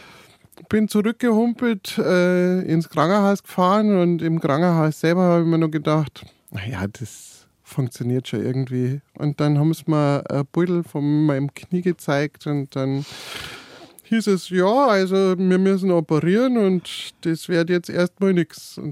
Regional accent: Bavaria, Germany; also born or lived in Munich; Ich bin in München geboren, ja, in München-Pasing bin ich geboren, bin aber aufgewachsen außerhalb von München, bin aber dann in die Schule gegangen in München.

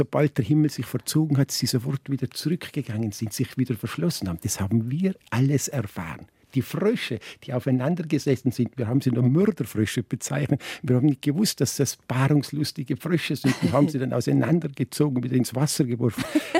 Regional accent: Tyrol, Austria; Ich bin ein Lechtaler, ja.

